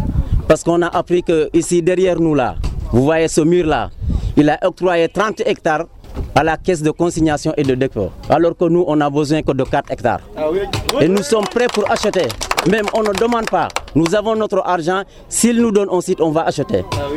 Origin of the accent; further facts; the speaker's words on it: Senegal; Nous voulons une considération totale dans ce pays parce que nous sommes des Sénégalais.